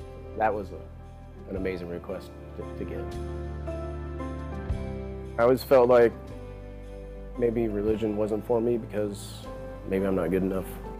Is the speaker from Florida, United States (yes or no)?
no; Phoenix, Arizona, United States; I grew up here in Phoenix. Grew up in a broken home, actually.